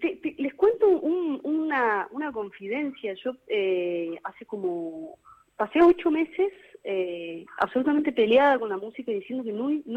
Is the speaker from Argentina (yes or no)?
yes; Unquillo, Córdoba, Argentina; now in Buenos Aires, Argentina; ahora en Medrano y Corrientes de vuelta, pero soy de Unquillo, soy del campo, y me tocó volver ahí con la pandemia, lugar del que había huido siempre